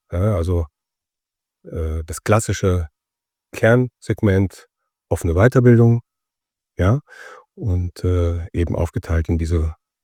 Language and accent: German; Brilon, North Rhine-Westphalia, Germany; Ja, ich bin Kind vom Lande, ja, aus Ostwestfalen, das Sauerland, das schöne Sauerland. Mein Geburtsort ist Brilon